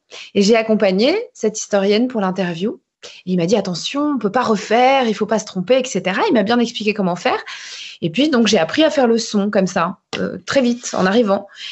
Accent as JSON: {"language": "French", "town": "Bordeaux", "region": "Nouvelle-Aquitaine", "country": "France", "said": "moi j'ai fait Sciences Po Bordeaux, je suis bordelaise"}